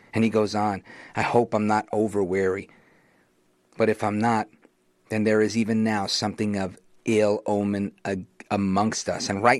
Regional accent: Brooklyn, New York, United States; I grew up in Brooklyn. Lots of Jews in my neighborhood. It was a Jewish neighborhood for the most part.

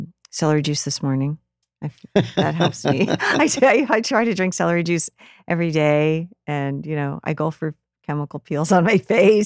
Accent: Rutland, Vermont, United States; And I lived the farthest away from the downtown area where I grew up in Rutland, Vermont.

